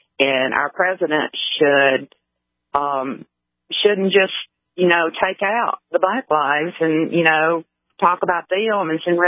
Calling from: Tupelo, Mississippi, United States; I'm in Tupelo, Mississippi.

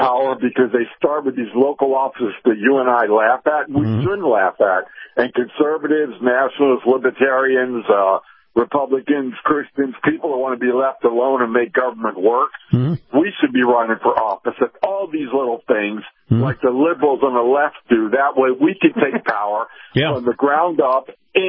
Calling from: Clearwater, Florida, United States; Hey, it's … in Clearwater.

